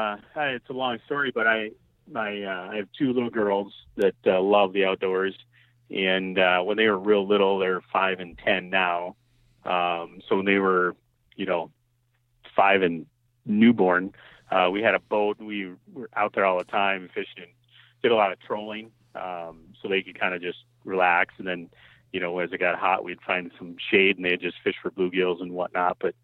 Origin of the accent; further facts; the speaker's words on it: Wisconsin, United States; Yeah, so I'm from South Central Wisconsin. I live in Stoughton, Wisconsin.